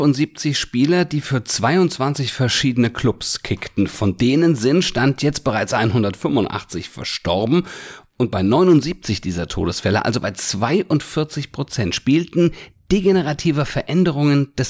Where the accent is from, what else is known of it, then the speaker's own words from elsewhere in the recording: Hesse, Germany; ich komme ja aus der Frankfurter Gegend